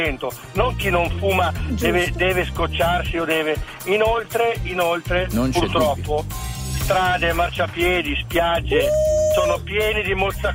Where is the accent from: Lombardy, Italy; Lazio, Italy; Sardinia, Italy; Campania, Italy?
Lombardy, Italy; Varese; Varese, vi seguo sempre alla radio in macchina